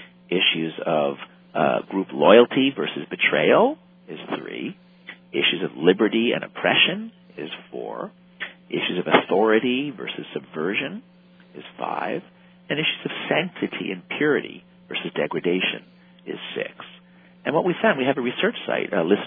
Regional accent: Scarsdale, New York, United States; I grew up in Scarsdale, New York, a suburb of New York City. I'm Jewish. I went to an Ivy League school.

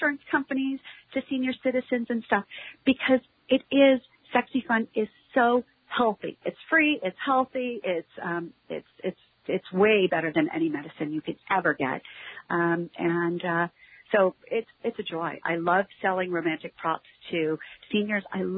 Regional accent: Houston, Texas, United States; I grew up outside of Houston. My dad still lives here.

